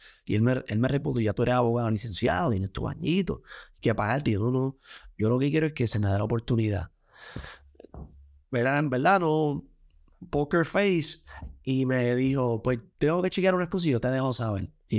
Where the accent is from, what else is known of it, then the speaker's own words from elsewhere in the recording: Mayagüez, Puerto Rico; yo soy un jibarito de Mayagüez, vengo de una clase, ¿verdad? Mi familia es clase media trabajadora